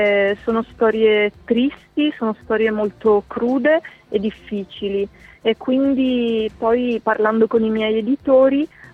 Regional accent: Storo, Trentino-Alto Adige, Italy; now in Palermo, Italy; io sono nata e cresciuta a Storo, in Trentino, poi ho sposato un ragazzo di Palermo, mi sono trasferita a Palermo

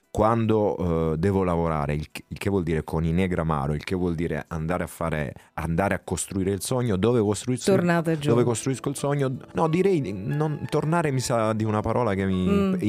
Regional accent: Apulia, Italy; io che ho vissuto la mia terra, come chiunque lo abbia fatto con devozione e ammirazione

